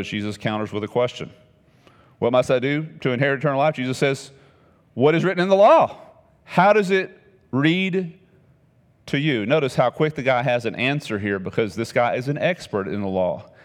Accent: Texas, United States; I lived in East Texas, Beaumont area, and I was coming home to my hometown, which was about 30 minutes away

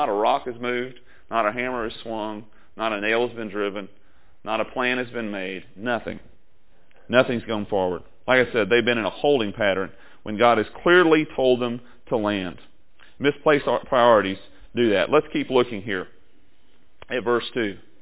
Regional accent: Texas, United States; My parents live in East Texas. I'm from East Texas.

